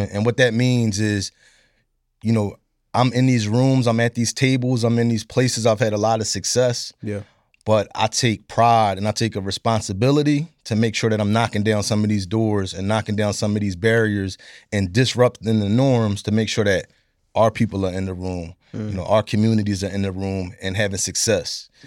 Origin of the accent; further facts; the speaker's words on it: Philadelphia, Pennsylvania, United States; having a single mother, growing up in Philly, you know, it was rough.